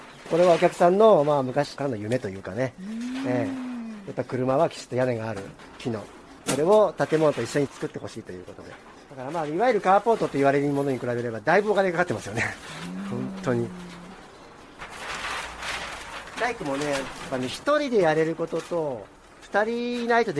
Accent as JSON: {"language": "Japanese", "region": "Shizuoka", "country": "Japan", "tie": "born or raised there", "said": "国産だし、しかも僕たちの地元の静岡県の木だし"}